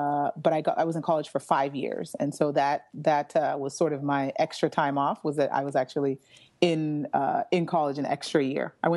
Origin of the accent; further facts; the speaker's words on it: Nsukka, Enugu State, Nigeria; also born or lived in United States; I grew up in Nigeria until I was 10.